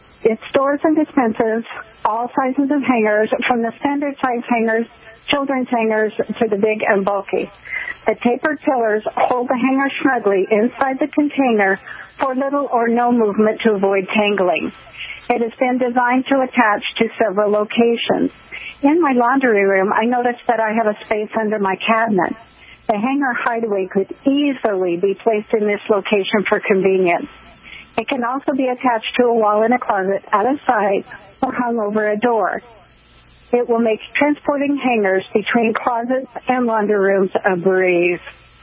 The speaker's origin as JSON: {"language": "English", "town": "Boise", "region": "Idaho", "country": "United States", "said": "Well, like you said, I am from Boise, Idaho, and I would like to, thank my parents for being such a great influence"}